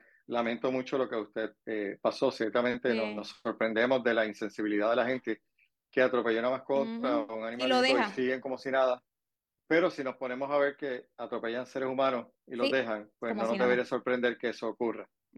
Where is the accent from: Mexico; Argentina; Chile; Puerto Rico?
Puerto Rico; Manatí; Contento de que un compueblano, pues, soy de Manatí.